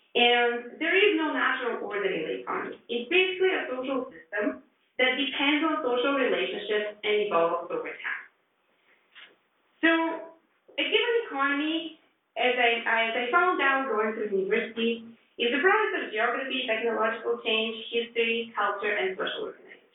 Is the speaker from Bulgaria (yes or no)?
yes; Bulgaria; I grew up in Bulgaria, and I grew up around the time that the systems were changing.